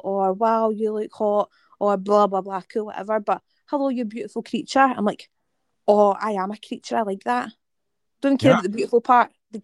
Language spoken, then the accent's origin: English; Glasgow, Scotland, United Kingdom; But I think if, like, we're both Scottish, but you've got a very good don't presentation voice, whereas I'm just like, I'm from Glasgow and I speak fast